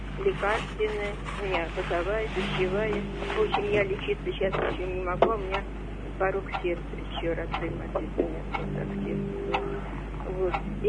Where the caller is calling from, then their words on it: Nizhny Tagil, Sverdlovsk Oblast, Russia; Я из Нижнего Тагила.